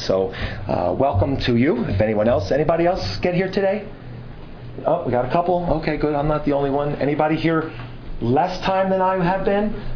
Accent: Keansburg, New Jersey, United States; for those of you who don't know me, just very quickly. I'm from New Jersey, Keensburg, New Jersey, top of the Jersey Shore.

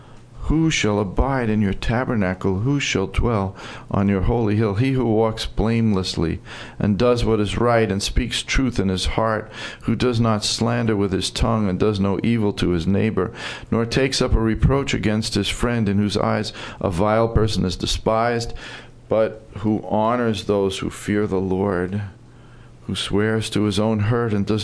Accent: New York City, New York, United States; I come from New York City. I think there have been tornadoes there, but I've never seen one.

